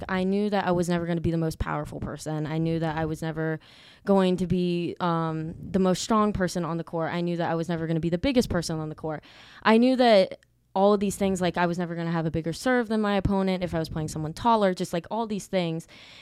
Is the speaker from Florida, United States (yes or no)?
no; Fairhope, Alabama, United States; I am from Fairhope, Alabama. It is 45 minutes from Mobile, right across the bay.